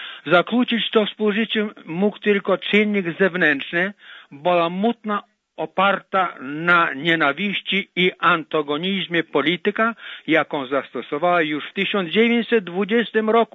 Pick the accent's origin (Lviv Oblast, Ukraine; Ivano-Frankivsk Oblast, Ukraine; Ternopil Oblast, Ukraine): Ternopil Oblast, Ukraine; Terebovlia; wszystko na ziemi trębowskiej, bo ja jestem z Trębowli, proszę panią